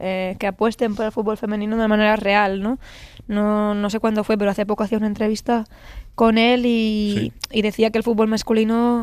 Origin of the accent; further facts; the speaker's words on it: Rivas-Vaciamadrid, Community of Madrid, Spain; Y si vienen a Rivas, mi pueblo, pues que puedan ver un poco mi carrera desde los inicios, ¿no?